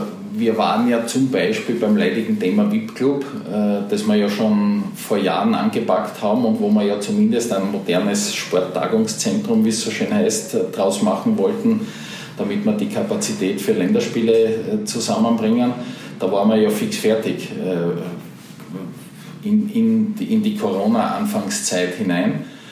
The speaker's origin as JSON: {"language": "German", "town": "Graz", "region": "Styria", "country": "Austria", "tie": "born or raised there", "said": "Ich bin ein waschechter Grazer, das ist meine Heimat."}